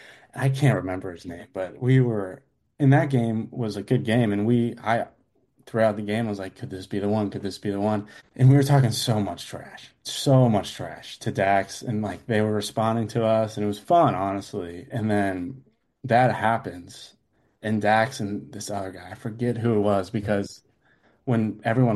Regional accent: Richmond, Virginia, United States; There are a lot of Virginia Tech fans and like just around, and I grew up all around them, growing up in Richmond, and you know, I'm friends with a lot of Virginia Tech fans.

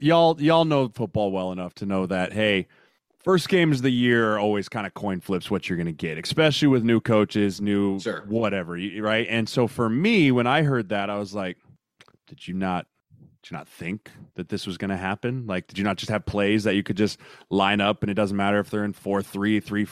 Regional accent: Colorado, United States; I am. I am originally from Colorado, which helps the cause a little bit, except for that place is Looney Tunes now anyways.

